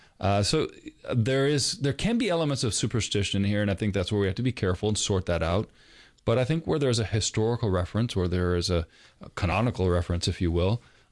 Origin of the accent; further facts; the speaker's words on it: Iowa, United States; We had lots of skunks around us where I grew up in Iowa, but they do stink, so you don't want to get